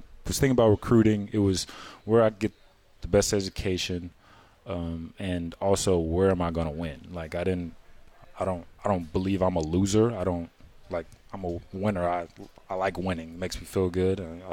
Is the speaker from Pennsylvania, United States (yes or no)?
no; Texas, United States; I'm from Texas, so when I saw snow, I was thinking that we were getting on the plane and going home.